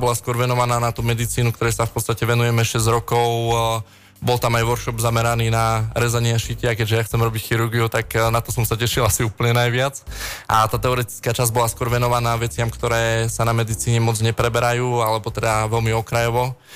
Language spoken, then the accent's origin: Slovak; Michalovce, Košice Region, Slovakia; also born or lived in Ružomberok; now in Martin, Slovakia; ja som rodený Ružomberčan, ale väčšinu svojho života som prežil v Michalovciach a teraz už 6 rokov v podstate bývam v Martine